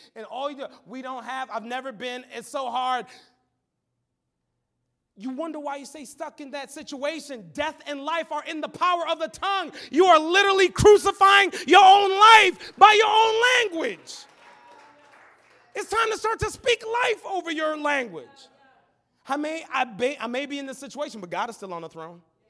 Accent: Michigan, United States; I grew up in Southwest Michigan. There is a spirit of indifference in this region.

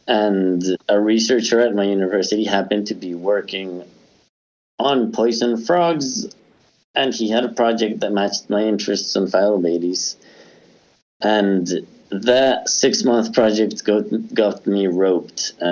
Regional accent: Colombia; I grew up in Colombia, so there's no shortage of poison frogs there

